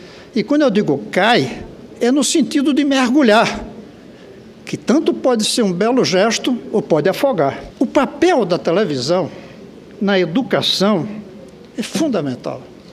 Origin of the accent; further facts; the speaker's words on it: Brazil; de orgulho, como brasileiro, de ver a capacidade empreendedora